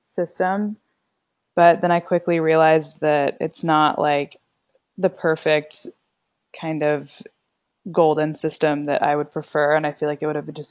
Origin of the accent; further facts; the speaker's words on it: Fort Worth, Texas, United States; also born or lived in Houston; So I'm from Fort Worth, Texas, and it's a city kind of, it's near Dallas.